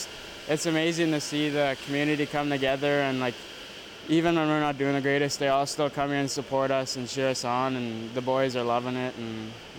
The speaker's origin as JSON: {"language": "English", "town": "Hazelton", "region": "British Columbia", "country": "Canada", "said": "I'm from Hazleton, playing for Smithers."}